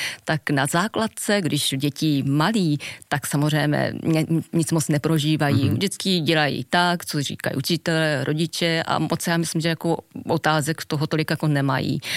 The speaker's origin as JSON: {"language": "Czech", "region": "Osaka", "country": "Japan", "second_language": "Czech", "said": "Řekneme, já jsem z Osaky, takže v Osace byla silná tradice, že musíme nosit školní uniformy."}